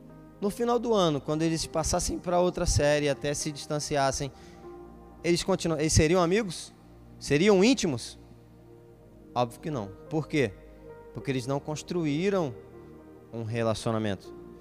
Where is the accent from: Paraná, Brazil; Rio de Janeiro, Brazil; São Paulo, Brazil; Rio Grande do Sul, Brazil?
Rio de Janeiro, Brazil; É diferente do que é uma tia minha que eu cresci junto lá no Rio.